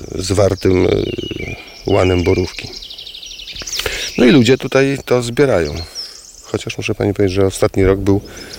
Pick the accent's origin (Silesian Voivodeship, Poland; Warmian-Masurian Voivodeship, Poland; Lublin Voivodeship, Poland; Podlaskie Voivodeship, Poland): Lublin Voivodeship, Poland; ja pochodzę z Lubelszczyzny. Ja nie jestem rodowitym mieszkańcem Podkarpacia.